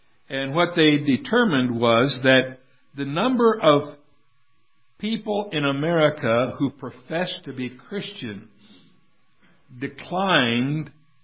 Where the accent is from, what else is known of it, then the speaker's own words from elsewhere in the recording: United States; I am one who is very grateful for my heritage as an American. But I am also one who is deeply saddened as an American today.